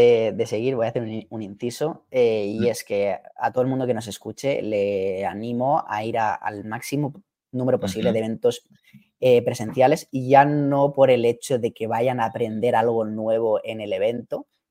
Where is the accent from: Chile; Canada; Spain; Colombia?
Spain; Alicante, Valencian Community; soy pues, original de España, pues, Alicante